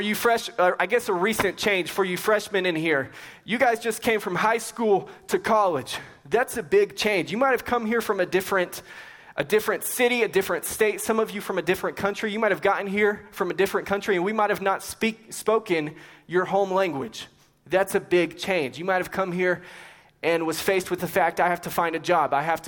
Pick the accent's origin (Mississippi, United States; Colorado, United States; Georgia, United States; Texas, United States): Texas, United States; Lubbock; also born or lived in Albuquerque, New Mexico; I was born in Albuquerque, New Mexico. I lived there for about 4 to 5 years, and then my family and I moved to Lubbock, Texas. And so I love West Texas.